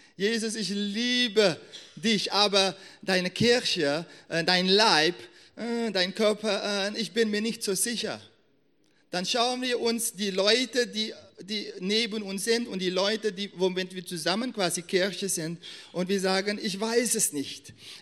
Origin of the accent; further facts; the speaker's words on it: Suriname; also born or lived in Netherlands; Ich bin in Suriname groß geworden, bin in die Niederlande geboren, genau, und habe eine bestimmte Prägung.